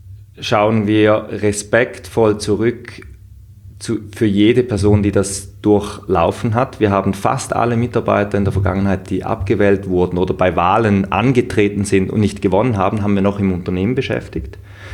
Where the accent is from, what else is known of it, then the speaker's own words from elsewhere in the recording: South Germany, Germany; accent: South German; In St. Gallen in der Schweiz. Ja. Da hört man wahrscheinlich auch meinen süddeutschen Dialekt durchschimmern.